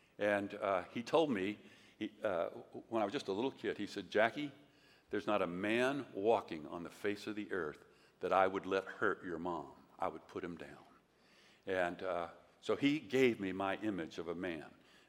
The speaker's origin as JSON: {"language": "English", "region": "Texas", "country": "United States", "tie": "born or raised there", "said": "which are valuable skills if you're growing up in Texas in the 1950s when your chief enjoyment as a boy is fighting."}